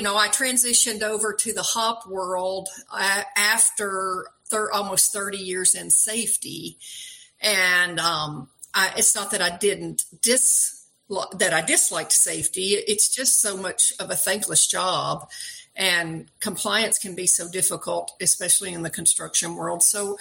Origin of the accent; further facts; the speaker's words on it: Tennessee, United States; Oh, I grew up outside of Nashville, so I missed the green.